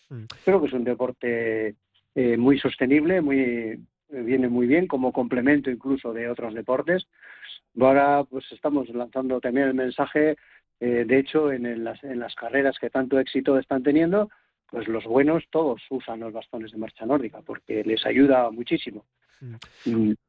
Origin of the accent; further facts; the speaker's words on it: Santurce, Basque Country, Spain; now in Barakaldo, Spain; yo soy de Santurce y ahora vivo en Baracaldo